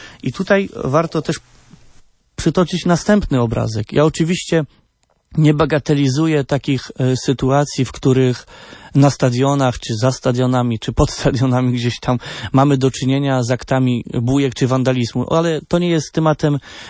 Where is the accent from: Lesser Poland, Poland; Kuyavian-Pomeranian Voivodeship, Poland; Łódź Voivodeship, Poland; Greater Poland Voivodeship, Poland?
Kuyavian-Pomeranian Voivodeship, Poland; Chełmża; A no, jestem z Chełmży, no.